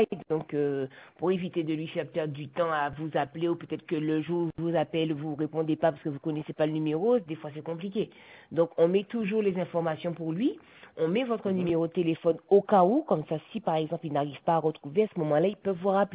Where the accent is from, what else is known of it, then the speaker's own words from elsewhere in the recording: Guadeloupe, France; Je suis guadeloupéenne, mais je ne connais pas tous ces endroits-là.